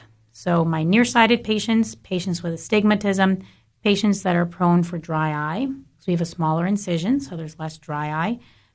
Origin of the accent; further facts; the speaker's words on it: New York, United States; if you think back, I'm originally from New York.